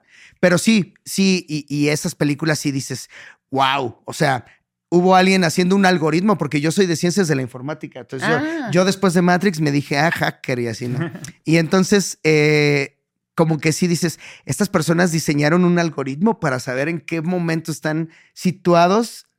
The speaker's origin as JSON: {"language": "Spanish", "town": "Chimalhuacán", "region": "State of Mexico", "country": "Mexico", "tie": "born or raised there", "said": "Miren, yo crecí en Chimalhuacán"}